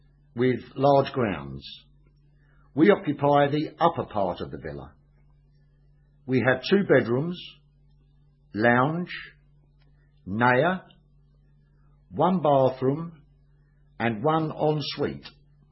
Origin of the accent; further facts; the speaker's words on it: England, United Kingdom; now in Spain; I live in Spain. I'm an immigrant from England.